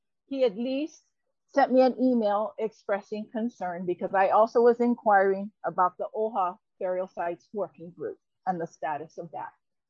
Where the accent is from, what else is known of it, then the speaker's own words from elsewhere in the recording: Puuanahulu, Hawaii, United States; I am from Pu'uana, Hulu.